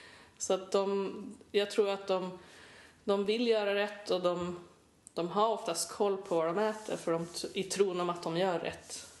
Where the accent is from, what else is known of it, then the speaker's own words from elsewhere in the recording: Skellefteå, Västerbotten County, Sweden; Jag är från Norrland, Skellefte.